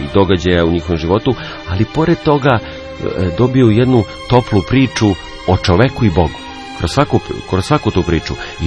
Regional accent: Pajazitovo, Šumadija, Serbia; Ja sam poreklom tu iz sela Pajazitova, koje je na 15 km od Kragujevca, i moja cijela porodica je odatle, po očevoj liniji, po majčinoj isto iz okolnih sela grada Kragujevca, isto dugi niz godina, znači tu smo čisti Šumadinci.

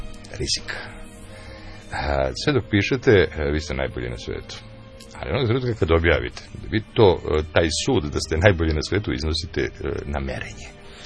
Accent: Šumadija and Western Serbia, Serbia; Ja sam Šumadinac

